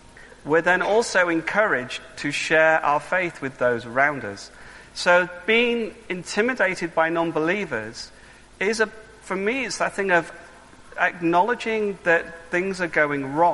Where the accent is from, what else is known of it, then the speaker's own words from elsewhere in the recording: United Kingdom; because we're very British, we mustn't grumble.